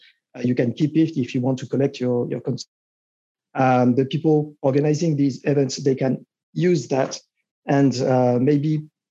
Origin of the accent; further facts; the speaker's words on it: France; English is a second language; as you can tell by the outrageous accent, I'm from France.